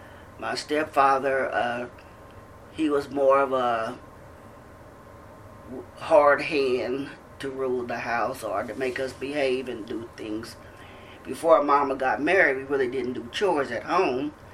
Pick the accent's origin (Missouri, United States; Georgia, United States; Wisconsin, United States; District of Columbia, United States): Missouri, United States; Kansas City; I was born on September the 7th, 1955, in Kansas City, Missouri.